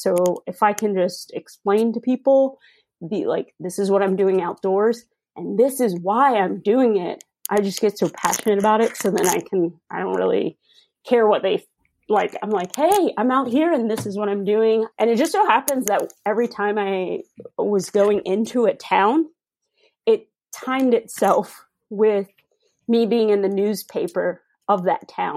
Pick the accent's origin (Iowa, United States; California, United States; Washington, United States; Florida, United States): Florida, United States; I grew up in Florida, but going...